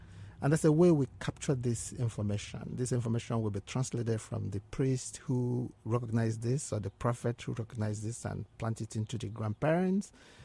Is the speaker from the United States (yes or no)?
no; Nigeria; So growing up in Nigeria, our parents and our grandparents and some elders are able to look at a particular child and say, this child is this or that.